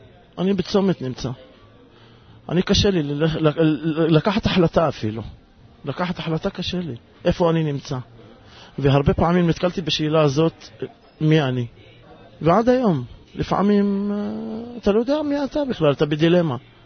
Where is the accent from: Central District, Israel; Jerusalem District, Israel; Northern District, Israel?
Jerusalem District, Israel; Jerusalem; אני ירושלמי וערבי.